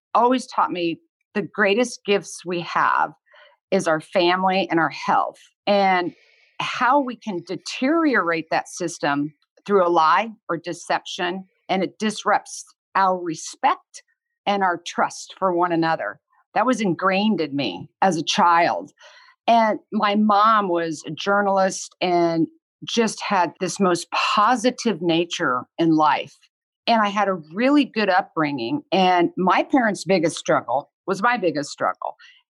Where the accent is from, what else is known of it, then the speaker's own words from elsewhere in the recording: Kansas, United States; I grew up in Kansas and I had two amazing parents.